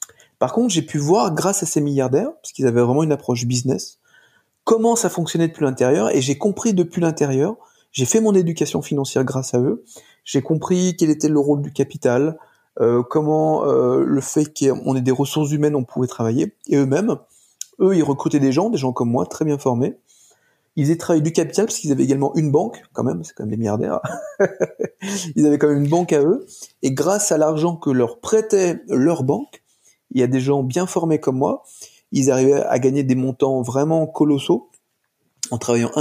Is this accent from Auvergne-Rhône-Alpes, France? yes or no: yes; Auvergne-Rhône-Alpes, France; je suis retourné dans ma région d'origine, qui est la Haute-Savoie, pour travailler en Suisse.